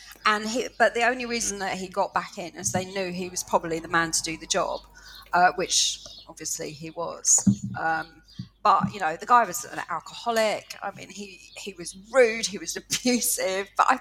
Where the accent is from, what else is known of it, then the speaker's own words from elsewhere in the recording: United Kingdom; being British, it's so much part of all of our history, our recent and not so recent history.